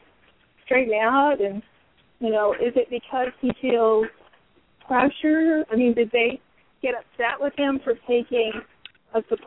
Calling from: Arizona, United States; I'm calling from Arizona.

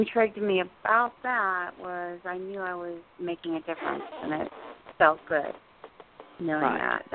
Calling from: New Jersey, United States; I'm from New Jersey.

